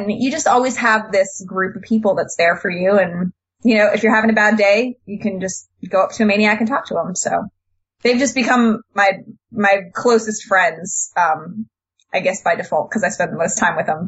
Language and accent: English; South Carolina, United States; The medal is camo and, you know, I'm from South Carolina, so I should have that.